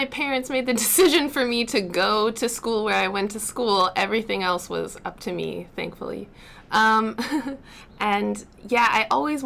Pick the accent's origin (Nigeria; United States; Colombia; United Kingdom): United States; Baltimore, Maryland; I come from Baltimore, and Baltimore and DC are pretty diverse. And I grew up around a lot of different kinds of cultures and people.